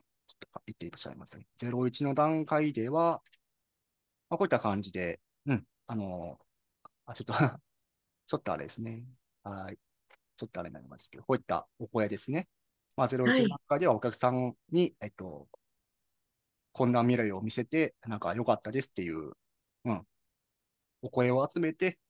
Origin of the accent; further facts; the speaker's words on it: Osaka, Japan; 僕、大阪なんですけども、大阪で会える方